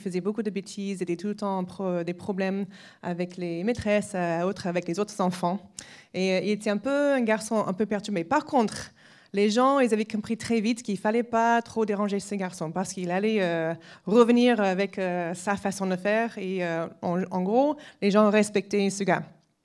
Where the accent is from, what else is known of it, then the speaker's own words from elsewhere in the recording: Massachusetts, United States; French is a second language; j'ai grandi aux États-Unis. J'ai grandi dans une petite ville dans la partie ouest de l'État de Massachusetts.